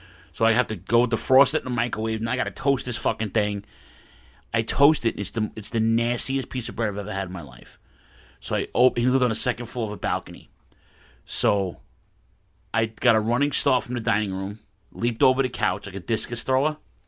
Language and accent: English; New York, United States; I grew up in Queens, around the Brooklyn border, everybody knows.